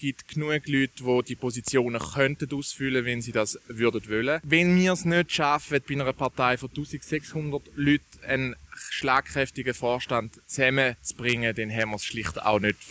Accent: Switzerland; Als Schweizer, muss ich sagen, fühle ich mich mit dem Wahlergebnis einigermaßen wohl.

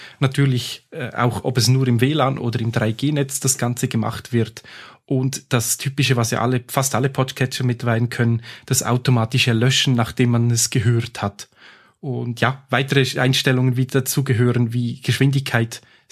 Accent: Switzerland; ich kenne es jetzt bei uns in der Schweiz

